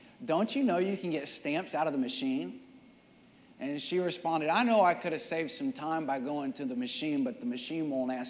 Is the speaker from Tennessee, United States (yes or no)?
no; Midland, Texas, United States; I grew up in Midland, Odessa, and there were still a lot of people out there. I think in Midland, there's about 100,000 folks.